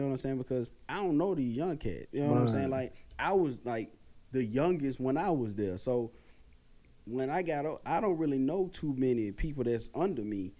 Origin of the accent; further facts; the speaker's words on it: Raleigh, North Carolina, United States; especially like in Raleigh, man, like all the cats I grew up with in Raleigh